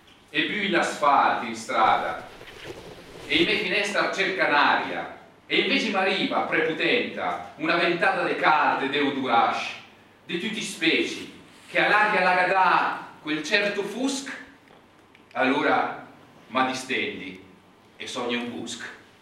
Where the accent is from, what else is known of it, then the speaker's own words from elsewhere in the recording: Como, Lombardy, Italy; ma noi siamo di Como ed è Como, giusto?